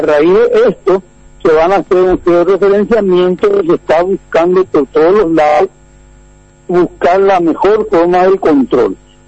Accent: Paraguay; somos todos paraguayos

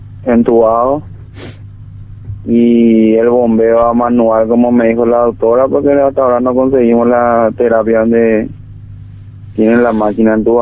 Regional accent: Barbero, Paraguay; now in Limpio, Paraguay; Yo la verdad soy de Barbero, pero estamos viviendo en Limpio.

